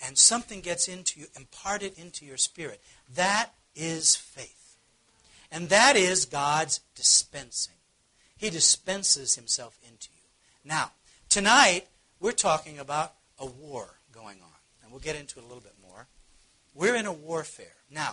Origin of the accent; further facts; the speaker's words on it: Missouri, United States; You know, I come from Missouri, and we have this kind of, I don't know what you call that, an idiom or a thing, you know. It says, I'm from Missouri, show me.